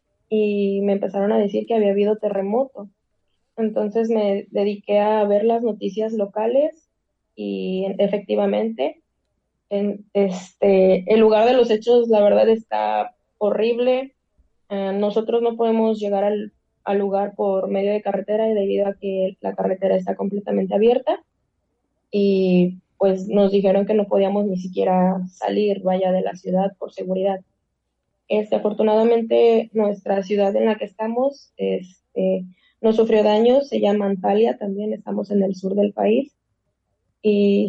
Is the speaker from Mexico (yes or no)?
yes; Guerrero, Mexico; Yo soy del estado de Guerrero y pues estoy un poquito acostumbrada a los movimientos sísmicos